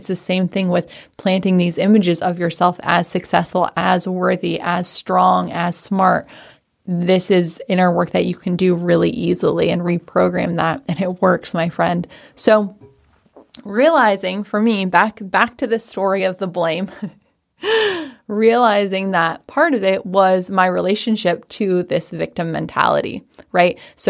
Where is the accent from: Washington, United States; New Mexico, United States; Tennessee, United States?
Washington, United States; I grew up in Washington State, and they had a little farm in Arlington